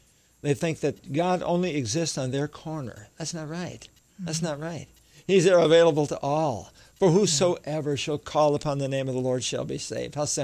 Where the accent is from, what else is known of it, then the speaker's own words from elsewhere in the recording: Michigan, United States; I grew up in Detroit, just outside of Detroit, Michigan. And I'm the oldest of 8 children.